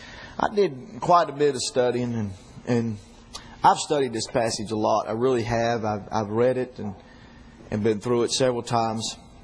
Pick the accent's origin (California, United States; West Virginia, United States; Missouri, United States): West Virginia, United States; Then you need to go to my home state of West Virginia.